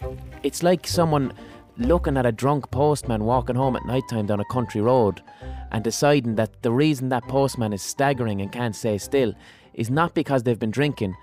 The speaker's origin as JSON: {"language": "English", "town": "Limerick", "region": "Munster", "country": "Ireland", "tie": "born or raised there", "said": "where I grew up in Limerick, okay?"}